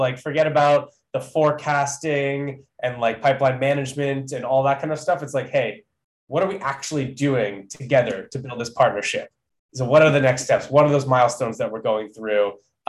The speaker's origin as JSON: {"language": "English", "town": "Toronto", "region": "Ontario", "country": "Canada", "lives_now": "San Francisco, United States", "said": "we're living in SF, we're originally from Toronto"}